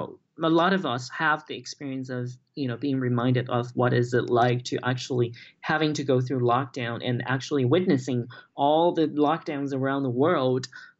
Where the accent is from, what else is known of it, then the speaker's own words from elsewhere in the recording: Taiwan; basically we have always, you know, grow up feeling we are Taiwanese and we're separate from Chinese.